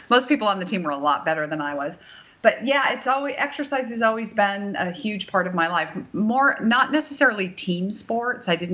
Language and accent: English; California, United States; No, I am from the Bay Area.